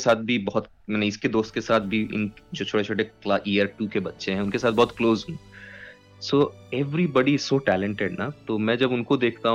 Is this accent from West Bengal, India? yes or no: yes; West Bengal, India; moved away as an adult; now in Australia; मैं खुद बंगाली हूं एंड मैं वेस्ट बंगाल को बिलोंग करता हूं इंडिया में। एंड मेरी वाइफ जो है वो बिहार की है and she is Hindi speaking. So and घर में तो हिंदी मैक्सिमम होता है हमारा।